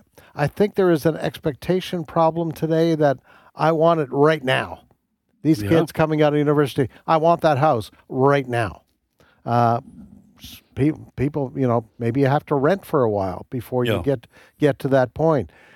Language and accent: English; Canada; now in United States; when I was growing up, and yes, I grew up in Canada, but I think similar experiences here in the United States